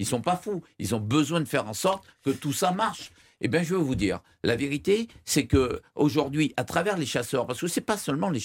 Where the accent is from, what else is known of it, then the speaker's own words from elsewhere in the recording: Guadeloupe, France; Moi, je pense à la Guadeloupe. Je suis guadeloupéen.